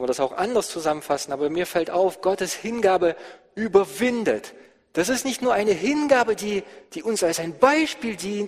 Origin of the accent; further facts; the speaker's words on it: Volgograd, Volgograd Oblast, Russia; moved away; meine Geburtsstadt, wo ich herkomme, war mal der Schauplatz einer sehr, sehr großen Schlacht. Eine der größten Schlachten im Zweiten Weltkrieg. Damals hieß die Stadt noch Stalingrad.